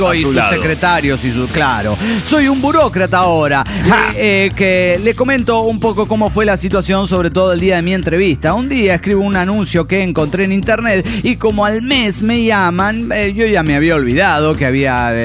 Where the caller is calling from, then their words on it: Lima, Peru; de Lima, Perú.